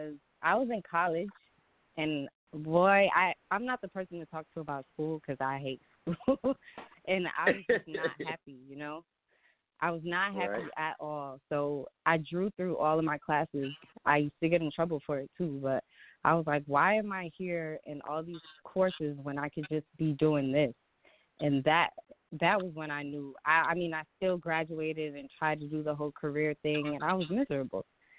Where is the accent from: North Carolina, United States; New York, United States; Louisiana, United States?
New York, United States; Rochester; now in Brooklyn, United States; I'm from Rochester, New York, based in Brooklyn, and I'm a visual artist.